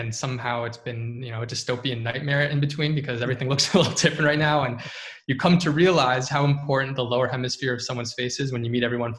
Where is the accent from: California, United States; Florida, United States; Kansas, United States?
Florida, United States; Hollywood; I should note that having grown up in South Florida, I grew up in Hollywood, many a Sunday I would accompany my parents to the Bal Harbour shops